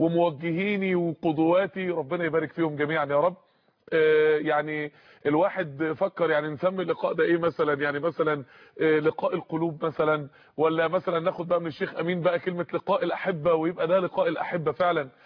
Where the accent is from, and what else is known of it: Mansoura, Dakahlia, Egypt